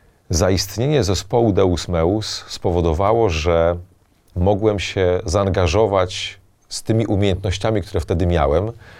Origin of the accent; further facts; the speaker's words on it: Kamień Pomorski, West Pomeranian Voivodeship, Poland; Ja pochodzę z Pomorza Zachodniego, z Kamienia Pomorskiego. Tam się wychowywałem